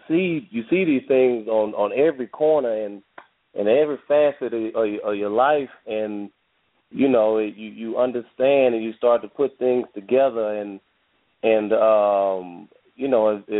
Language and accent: English; Arkansas, United States; It really was just, you know, growing up in Arkansas, and which is where I am